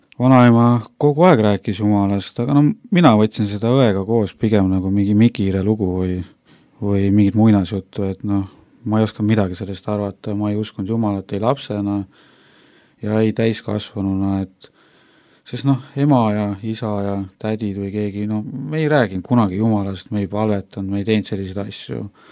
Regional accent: Jõgeva, Jõgeva County, Estonia; born there; Ma olen sündinud Jõgeval

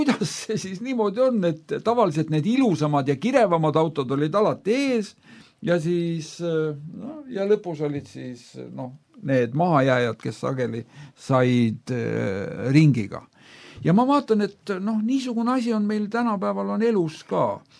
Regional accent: Tallinn, Harju County, Estonia; Lapsena, kui ma kasvasin ju Pirita ringraja ääres

